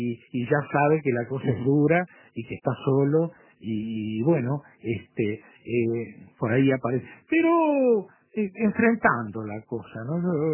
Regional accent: Montevideo, Uruguay; en los hombres jóvenes del interior del país, digo porque yo soy, nací allí, me crié en Montevideo

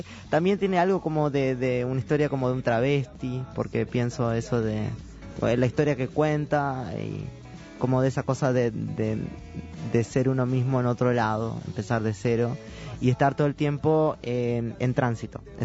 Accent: Tacuarembó, Uruguay; now in Montevideo, Uruguay; al menos de donde yo soy, de Tacuarembó, siempre se le dice Mormazo a esta sensación.

